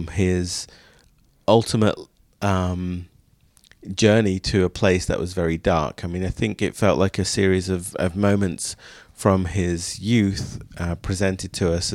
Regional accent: England, United Kingdom; we grew up in England and we lived through the 70s and 80s in England.

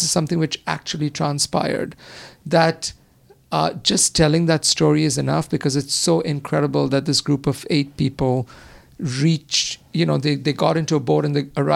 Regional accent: Mumbai, Maharashtra, India; having born and brought up in Mumbai and having family there

